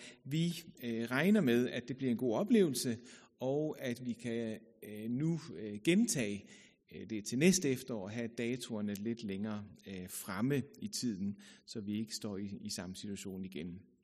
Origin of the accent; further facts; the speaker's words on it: United Kingdom; also born or lived in Germany / Zealand / Jutland; now in Copenhagen, Denmark; jeg er født i Tyskland, opvokset i England, boet på Sjælland som barn, og så jeg ved ikke helt, hvor jeg hører hjemme henne, men teenageårene blev udfoldet omkring Vejlefjordskolen.